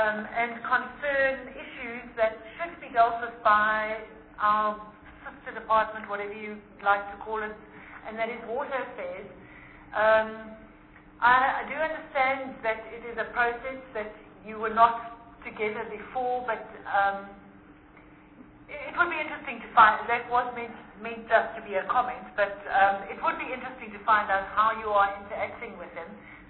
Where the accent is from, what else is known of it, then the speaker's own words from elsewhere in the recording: South Africa; because on the one hand, we are South African and we know how important job creation is.